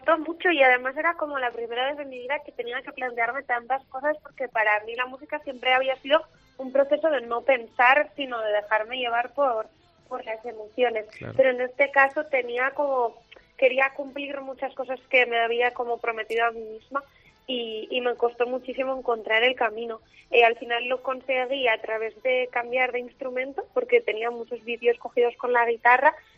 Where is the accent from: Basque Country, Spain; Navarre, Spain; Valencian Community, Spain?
Navarre, Spain; Pamplona; now in Madrid, Spain; yo soy de Pamplona, entonces de repente cuando me voy a vivir a Madrid me encuentro con que he perdido todo lo que para mí era casa